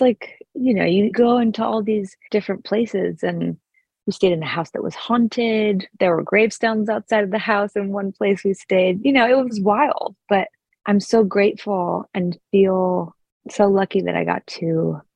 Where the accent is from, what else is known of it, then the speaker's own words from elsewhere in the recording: Sun Valley, Idaho, United States; We were primarily based in Idaho. So I grew up in Sun Valley, Idaho.